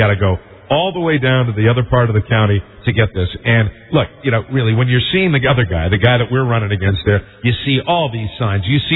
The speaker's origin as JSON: {"language": "English", "region": "New England", "country": "United States", "said": "I'm from New England. That's where, you know, a lot of Democrats come from."}